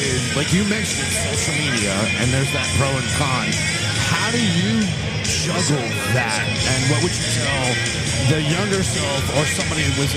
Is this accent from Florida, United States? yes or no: yes; Florida, United States; I'm a boy from Florida, and Florida, and we don't have rodeos.